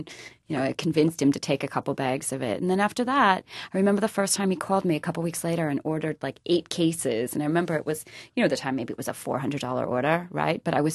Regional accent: Wisconsin, United States; I'm from Wisconsin originally, and my family is there.

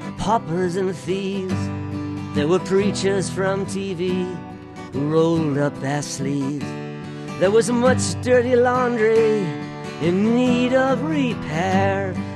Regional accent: Buffalo, New York, United States; I used to hitchhike down when I was in high school. I'd hitchhike from Buffalo on the thruway

